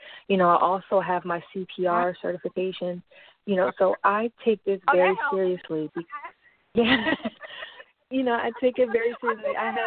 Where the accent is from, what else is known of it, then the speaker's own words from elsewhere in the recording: Willingboro, New Jersey, United States; And then in my hometown of Willingboro, Garfield East School brought me